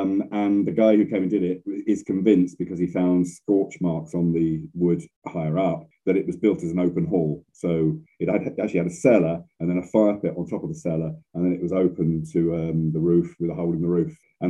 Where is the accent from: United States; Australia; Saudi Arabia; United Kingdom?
United Kingdom; Enfield, London; I was a North Londoner, Enfield.